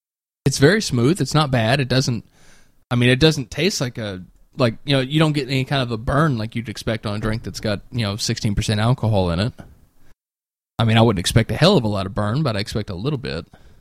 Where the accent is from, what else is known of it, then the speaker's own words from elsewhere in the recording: United States; I could definitely see a flavored sake being, maybe that's just the, I'm American.